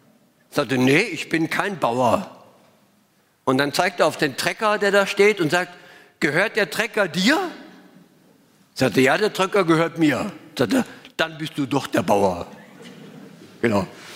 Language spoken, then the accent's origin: German; Graz, Styria, Austria; born there; geboren in Graz, Österreich.